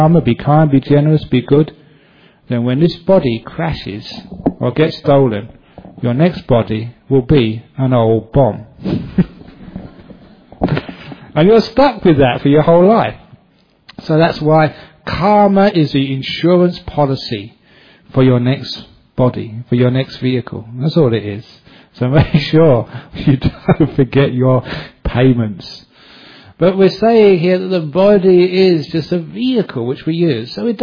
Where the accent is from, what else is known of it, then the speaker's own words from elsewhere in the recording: England, United Kingdom; born there; Because I was born in England, I was English.